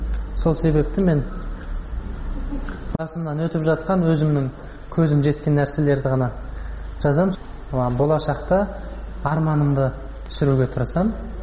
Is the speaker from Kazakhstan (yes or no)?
yes; Kazakhstan; Каным кыргыз экени рас, бирок жаным казак болуп кеткен. Энди убакыт көрсөтөт да, мен өткөн казактын даласында өстүм, казактын суун ичтим. Кыргызстанга барып келип турамын.